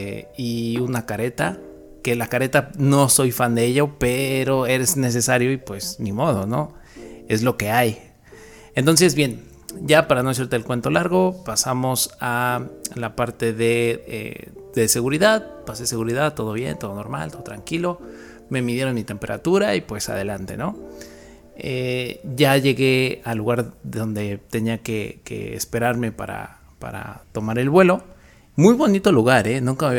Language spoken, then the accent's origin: Spanish; Mexico City, Mexico; todos los que vivimos aquí y somos chilangos, somos de la Ciudad de México